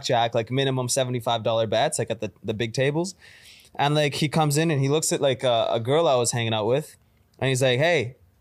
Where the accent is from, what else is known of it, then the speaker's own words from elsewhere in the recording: Canada; I'm from Canada, man.